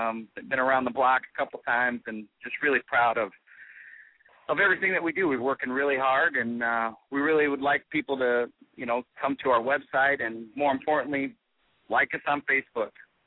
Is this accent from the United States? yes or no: yes; St. Charles, United States; Well, I was. I actually grew up in St. Charles, and I still live there today. Great town, and yeah. So that's where I'm from. I'm still a local boy.